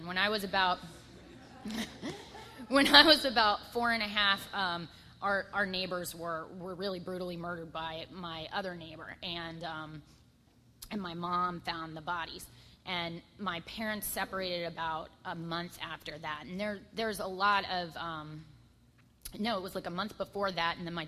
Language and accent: English; Tampa, Florida, United States; born there; I was born in Tampa, and my parents were married, and they were normal middle-class people.